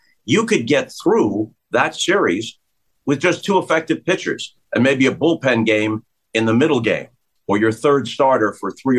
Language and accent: English; New York, United States; Growing up on Long Island